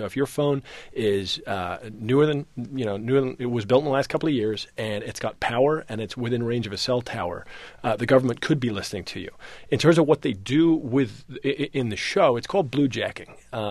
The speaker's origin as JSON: {"language": "English", "region": "England", "country": "United Kingdom", "tie": "born or raised there", "said": "I grew up in England where the panopticon and the idea of a total surveillance state was a given"}